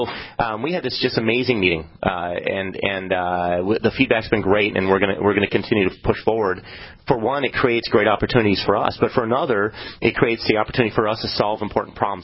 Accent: Detroit Lakes, Minnesota, United States; So I'm actually from the area, a big sports buff as well. I'm from Detroit Lakes, Minnesota.

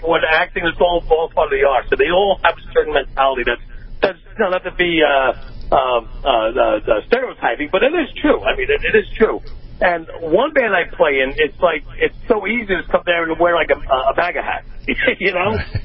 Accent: Connecticut, United States; you know, I'm from Connecticut.

